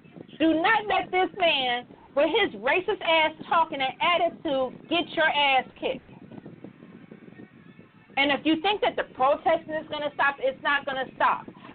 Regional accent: Michigan, United States; Yeah, I'm from Michigan, but guess what? We have dog parks here.

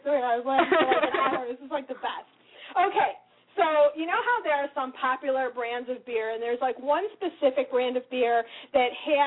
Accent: Wisconsin, United States; Well, I don't know. I'm from Wisconsin

